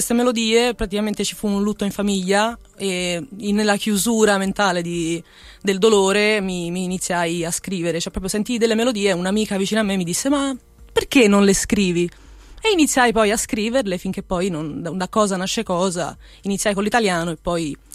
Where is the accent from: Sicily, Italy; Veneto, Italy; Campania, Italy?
Campania, Italy; Arzano; also born or lived in Fano; now in Florence, Italy; Io non sono fiorentina, io sono di Napoli, nemmeno di Napoli, di un paesino accanto a Secondigliano, si chiama Arzano, e da lì poi sono andata a Fano, nelle Marche, poi sono arrivata a Firenze